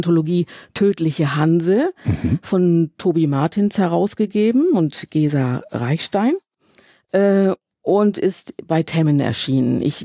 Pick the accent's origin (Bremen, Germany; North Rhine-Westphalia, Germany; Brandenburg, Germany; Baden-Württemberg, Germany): Bremen, Germany; Ich bin Bremerin.